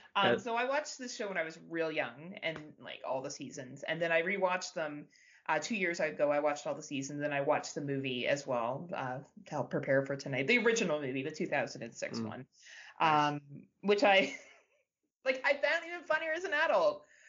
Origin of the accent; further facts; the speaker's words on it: Ontario, Canada; I'm from Ontario